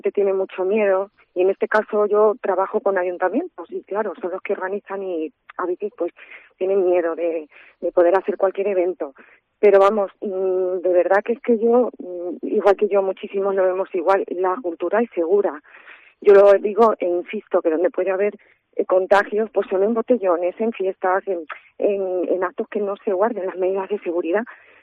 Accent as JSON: {"language": "Spanish", "town": "Ciudad Real", "region": "Castilla-La Mancha", "country": "Spain", "said": "yo soy una cantante manchega, nací en Ciudad Real"}